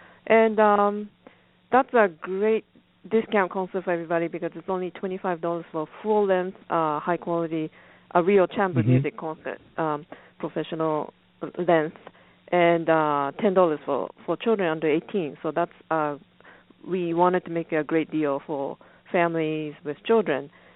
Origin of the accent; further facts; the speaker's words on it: Japan; When we grew up in Japan, the music was quite important in elementary school.